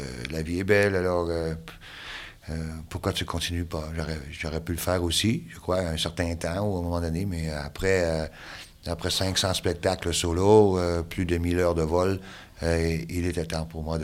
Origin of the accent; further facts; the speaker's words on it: Quebec, Canada; Oui, c'est une région qui est à 600 km au nord de Montréal